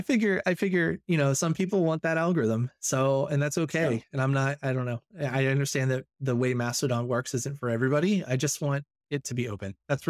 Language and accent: English; Ohio, United States; I'm from Ohio, the Midwest, you know, and, I never really got to see like California or the American Southwest or anything like that.